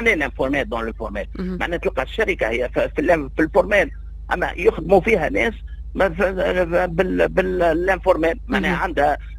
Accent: Tunisia; بينما راهو عندنا في تونس تقريبا 800,000 مؤسسه

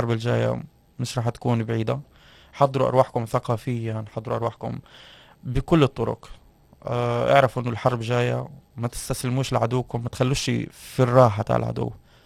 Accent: Palestine; now in Tunisia; مانيش باش نقعد نقول اني قاعد نستغل كوني فلسطيني

